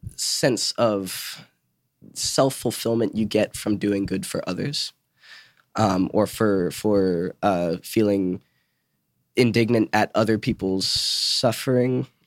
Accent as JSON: {"language": "English", "town": "Asheville", "region": "North Carolina", "country": "United States", "said": "I'm from Asheville, and she's in a local Asheville band."}